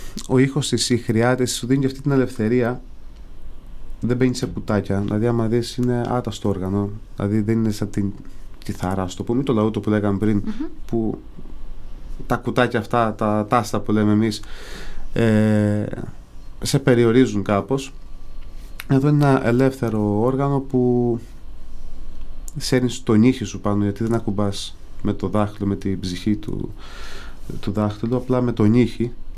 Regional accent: Zaros, Crete, Greece; Είναι ένα τραγούδι που μιλάει για το χωριό μου, το Ζαρό

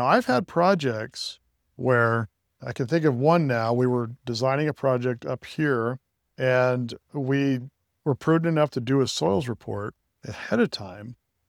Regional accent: California, United States; I grew up in a home like this, and that's because I grew up in the Bay Area, and a lot of the soil in the Bay Area is clay, at least in the South Bay Area.

